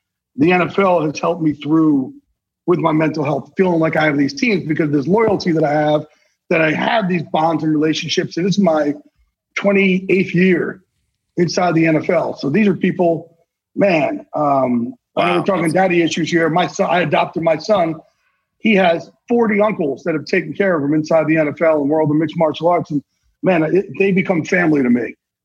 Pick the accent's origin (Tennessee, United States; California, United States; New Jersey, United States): New Jersey, United States; It rhymes with Jersey poor.